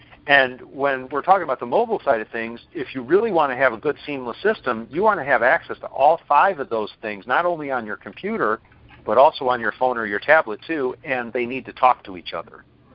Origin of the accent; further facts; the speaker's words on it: Battle Creek, Michigan, United States; I was back in my hometown of Battle Creek, Michigan